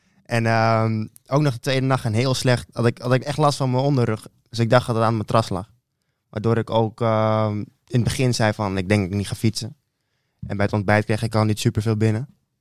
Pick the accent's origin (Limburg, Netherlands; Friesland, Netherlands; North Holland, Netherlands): North Holland, Netherlands; Amsterdam; Ja, ik kom uit Amsterdam.